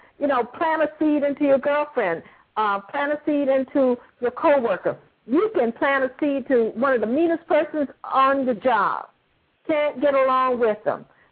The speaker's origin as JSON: {"language": "English", "region": "the South", "country": "United States", "said": "I'm from the South."}